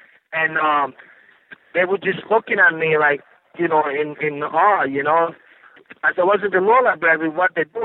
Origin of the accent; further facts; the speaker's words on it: Brooklyn, New York, United States; also born or lived in Italy; I'm calling from Port Isabel Detention Center. I'm a detainee here, and I'm from Brooklyn, New York, but originally I was born in Italy. I'm 44, man, and I've been in this country 37 years, all of my life.